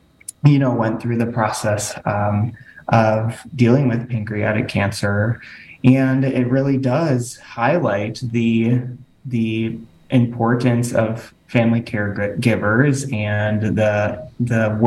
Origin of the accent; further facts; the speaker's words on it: Middleton, Wisconsin, United States; So yes, I'm from Middleton. I currently represent the 79th Assembly District here at the state capitol.